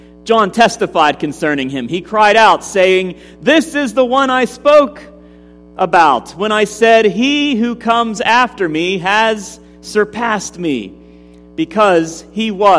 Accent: Uniontown, Pennsylvania, United States; would ask for your prayers for my hometown, my home area of Greene County, and also Fayette County, and particularly the town of Uniontown.

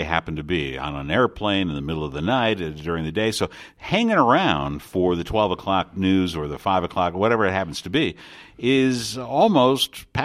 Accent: Detroit, Michigan, United States; I'm originally from Detroit.

